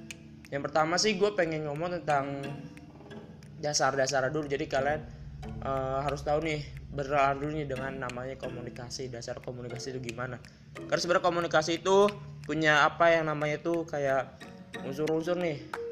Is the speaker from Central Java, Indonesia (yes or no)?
yes; Surakarta, Central Java, Indonesia; Gue dari Solo, tepatnya gue berkuliah di universitas swasta di Solo.